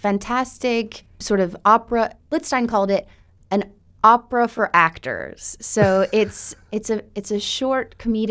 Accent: St. Louis, Missouri, United States; and I'm also from St. Louis, I should say

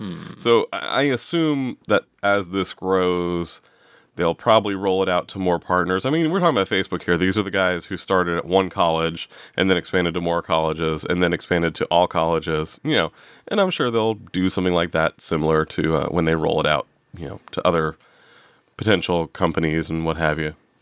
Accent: Scotland, United Kingdom; I am Scottish. I am not Irish, and I can't even do a Scottish accent well.

